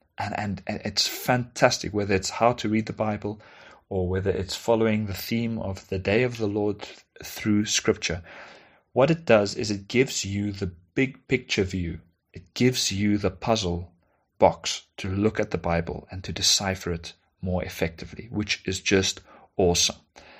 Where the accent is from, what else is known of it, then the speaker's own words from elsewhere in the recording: South Africa; as a South African